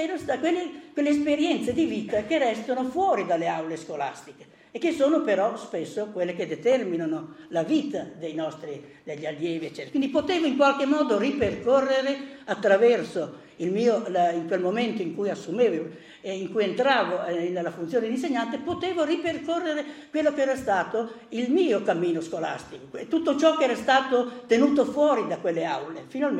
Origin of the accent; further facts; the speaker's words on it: Emilia-Romagna, Italy; io sono cresciuto in Romagna, un paese di sinistra, partiti comunisti, eccetera